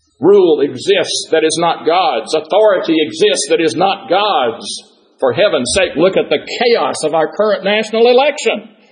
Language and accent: English; Deep South, United States; when you're a child growing up in the Deep South in the 1940s and 50s